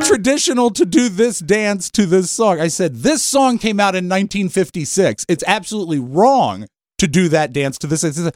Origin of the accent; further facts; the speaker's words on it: Leesburg, Virginia, United States; And I'm from Leesburg.